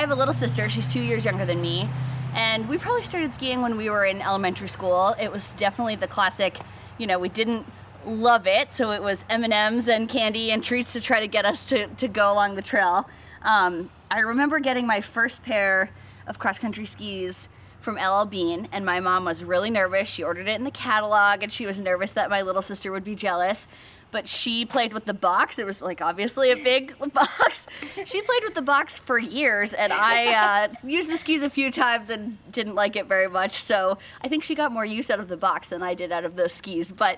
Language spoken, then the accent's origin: English; Fort Kent, Maine, United States; I grew up in Fort Kent, which is in the St. John Valley, so it's got this French heritage in sort of baked into the town.